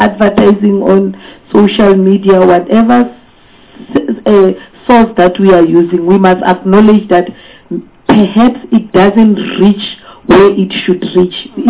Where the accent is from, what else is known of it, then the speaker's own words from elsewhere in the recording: North West, South Africa; I'm from Northwest in the Bojanala region. We have a village called Mokhalwane, where Swartklep mine is. That area is a deep rural area.